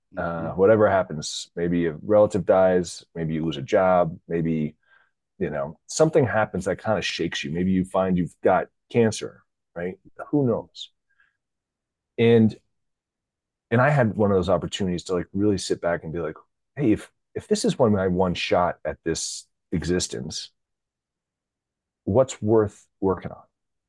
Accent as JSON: {"language": "English", "region": "East Coast", "country": "United States", "tie": "born or raised there", "also_born_or_lived": "France", "said": "turned 50 last March. But my background is I was born in France. My dad was an IBMer. I grew up mostly on the East Coast"}